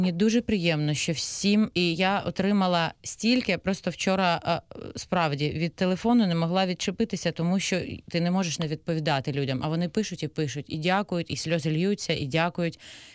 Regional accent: Armenia; now in Kharkiv, Ukraine; я вірменка, і мені взагалі дуже близька ця тема, тому що ми пережили часи, як ми опинились в Україні.

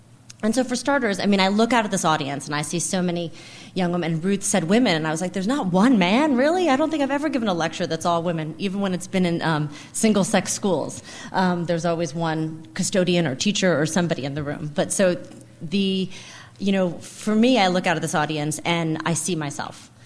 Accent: Massachusetts, United States; I'm actually from Massachusetts, and so even though I've lived in New York longer than I lived in Massachusetts at this point in my life, coming to Massachusetts feels like coming home.

